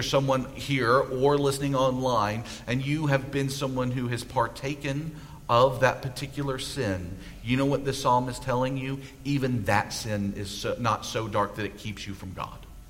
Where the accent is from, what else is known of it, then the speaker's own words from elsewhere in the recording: United States; I'm an American.